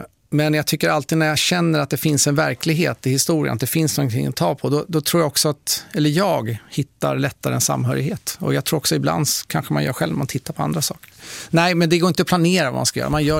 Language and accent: Swedish; Stockholm, Stockholm County, Sweden; Och tänkte att jag är från Stockholm, jag går omkring i Stockholm.